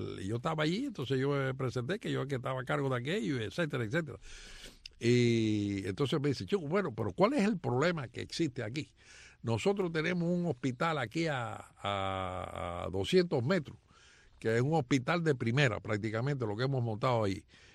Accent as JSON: {"language": "Spanish", "country": "Cuba", "said": "nosotros que somos cubanos"}